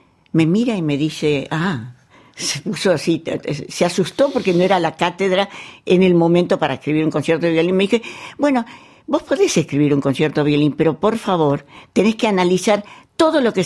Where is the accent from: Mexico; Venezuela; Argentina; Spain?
Argentina; yo soy argentina, ¿cómo voy a hacer el segundo movimiento sobre una melodía armenia?